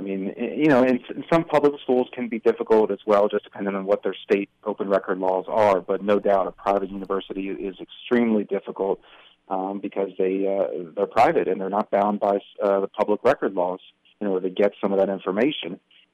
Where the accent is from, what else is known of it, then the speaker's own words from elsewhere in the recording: Maryland, United States; I grew up in the Maryland area when Len Bias died